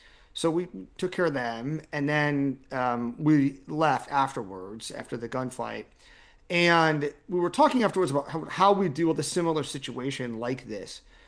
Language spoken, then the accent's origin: English; United States; certainly not consistent with the values that I was raised with as an American.